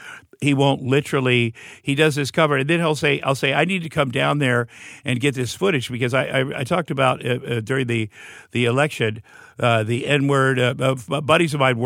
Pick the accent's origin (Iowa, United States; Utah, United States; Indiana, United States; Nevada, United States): Iowa, United States; I'm from Tumbull, Iowa. You know, I worked at a meatpacking plant for 3 years